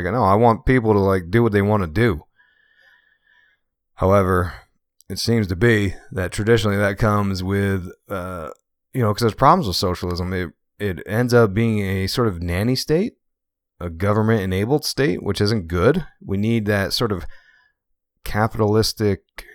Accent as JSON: {"language": "English", "region": "East Coast", "country": "United States", "tie": "born or raised there", "said": "And plus like I grew up in on the East Coast there, it's a little more liberal."}